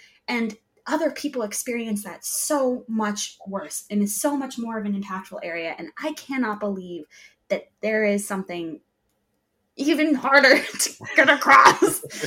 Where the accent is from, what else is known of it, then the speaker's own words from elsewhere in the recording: United States; And because I have a piece of paper that labels me as an American, even though I detest having kinship of that idea